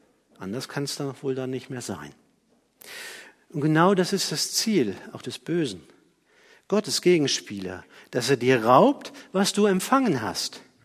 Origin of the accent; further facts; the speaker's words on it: Germany; Oder ich bin Deutscher. Viele von uns sind Deutsche. Das ist ein Privileg.